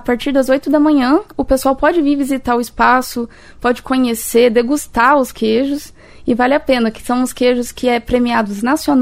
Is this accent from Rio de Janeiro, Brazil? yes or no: no; Franca, São Paulo, Brazil; now in Cascavel, Brazil; Não, eu sou de Franca, sou do interior de São Paulo